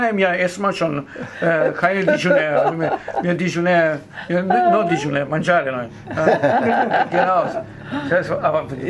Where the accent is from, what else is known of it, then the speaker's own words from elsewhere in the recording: Italy; Wie wir als Italiener machen. Mischmasch.